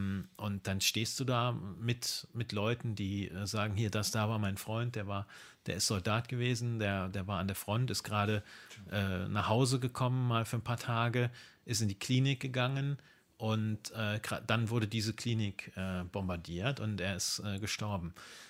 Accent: Trier, Rhineland-Palatinate, Germany; da starte ich jetzt nicht in meiner Heimat Trier, sondern in Luxemburg

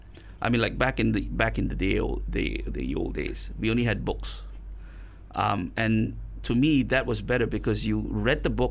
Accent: India; that's even worse because I'm Indian and I'm speaking Chinese and that doesn't make sense either.

